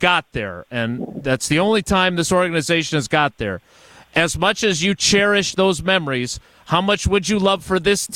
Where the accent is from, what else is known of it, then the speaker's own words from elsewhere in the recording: Milwaukee, Wisconsin, United States; I mean, it meant the world to me too, growing up in Milwaukee.